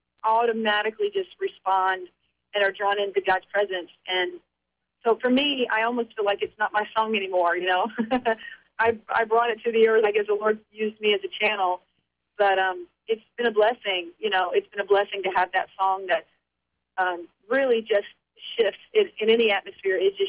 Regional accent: Florida, United States; from right here in my hometown in Central Florida.

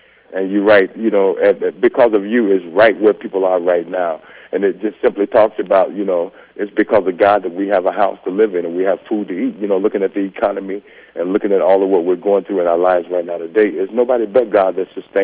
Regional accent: Dallas, Texas, United States; I'm from Dallas, Texas, and … man, is my best buddy in the whole world.

